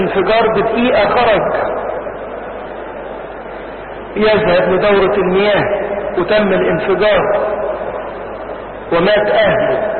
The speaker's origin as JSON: {"language": "Arabic", "town": "Asyut", "region": "Asyut Governorate", "country": "Egypt", "said": "حتى عندنا في أسيوط السهرة اللي عملناها في أسيوط يوم الاثنين"}